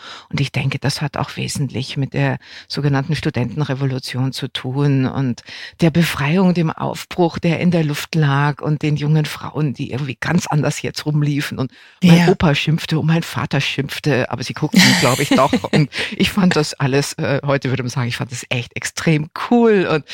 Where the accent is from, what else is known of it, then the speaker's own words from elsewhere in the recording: West Germany, Germany; ich bin in Westdeutschland aufgewachsen